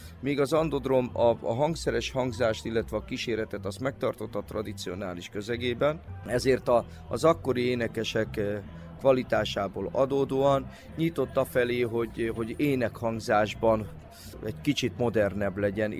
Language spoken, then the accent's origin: Hungarian; Budapest, Hungary; Én például személy szerint generációkra visszamenőleg budapesti vagyok. Semmi közöm nincsen a úgymond vidéki élethez